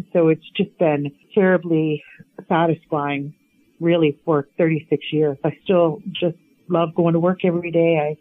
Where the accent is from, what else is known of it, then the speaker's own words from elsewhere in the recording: Port Rowan, Ontario, Canada; I was born and raised in Norfolk County. I grew up Lakeshore, just outside of Port Rowan, so on a farm there, and married a local boy.